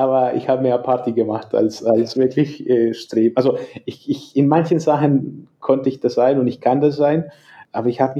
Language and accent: German; El Salvador; also born or lived in Mexico / Nicaragua; Und deshalb ist für mich Mexiko schon auch ein bisschen Heimat für mich. Aber ursprünglich komme ich aus El Salvador.